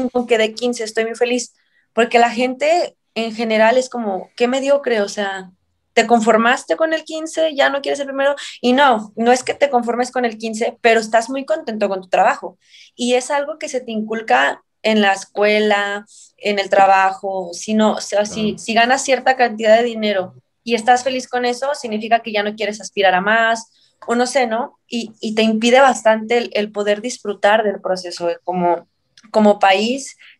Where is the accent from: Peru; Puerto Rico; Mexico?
Mexico; no somos mexicanos contra mexicanos, debemos hacer unos contra el mundo.